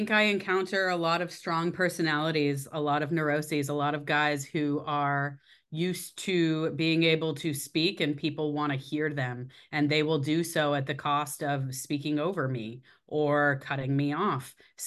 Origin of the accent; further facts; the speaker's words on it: San Jose, California, United States; I was growing up in San Jose, California, during the dot-com Silicon Valley boom.